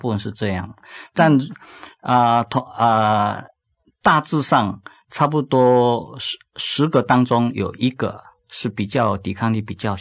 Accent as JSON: {"language": "Chinese", "country": "Taiwan", "said": "所以我觉得说作为一个台湾人应该多多来照顾"}